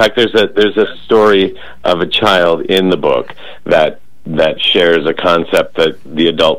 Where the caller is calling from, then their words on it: Los Angeles, California, United States; Los Angeles.